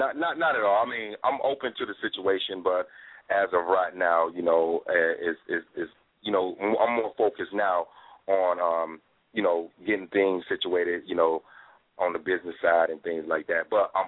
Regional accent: Georgia, United States; I was straight from Georgia. I'm a Georgia native.

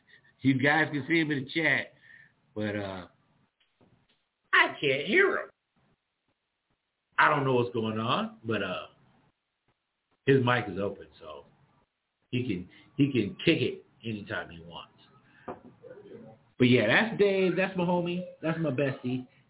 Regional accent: New York, United States; now in Georgia, United States; I'm here in Georgia. Originally, I'm from New York, but I've been living in Georgia. I've been living in Georgia longer than I lived in New York at this point.

